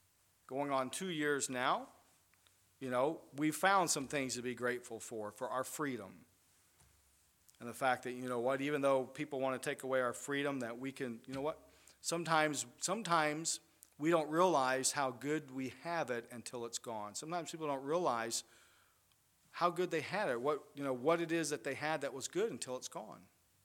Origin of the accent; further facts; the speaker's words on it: United States; Because growing up in America, we have become desensitized to the fact